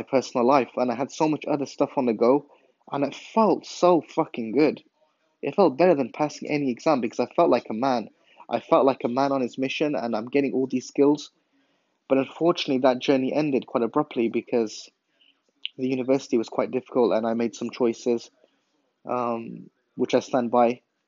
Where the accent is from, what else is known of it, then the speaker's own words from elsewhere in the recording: England, United Kingdom; And I don't know whether that's something that's growing up in England, but I love rainy weather.